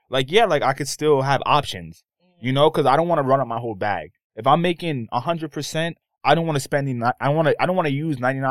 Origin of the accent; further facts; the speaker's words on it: Harlem, New York, United States; born there; Like, I'm a Harlem. I was born in Harlem.